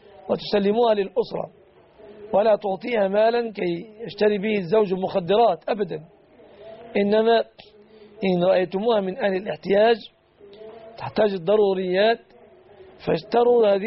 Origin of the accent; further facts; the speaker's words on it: Egypt; في بلادنا مصر